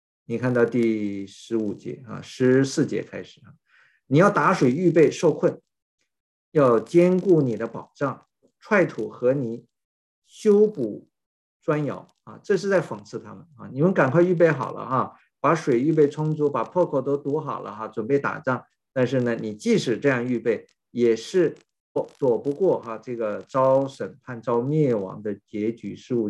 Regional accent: China; 我是从大陆来的啊。

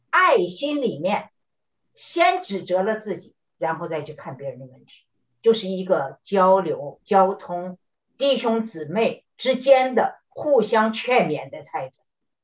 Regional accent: China; 我就想到我是从国内来的，国内一天到晚讲批评与自我批评

